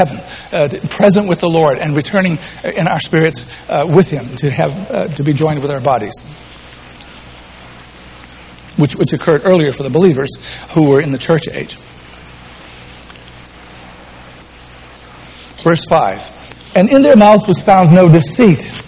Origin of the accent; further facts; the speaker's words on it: New England, United States; I come from New England, and it's said that we're a little buttoned up, or a little bit more reserved.